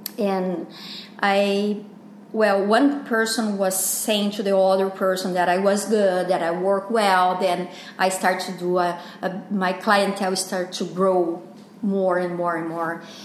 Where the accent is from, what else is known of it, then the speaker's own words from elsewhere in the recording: Mogi das Cruzes, São Paulo, Brazil; English is a second language; moved away as an adult; I grew up in Mogi das Cruzes. It's a little city close to São Paulo. And I was very poor.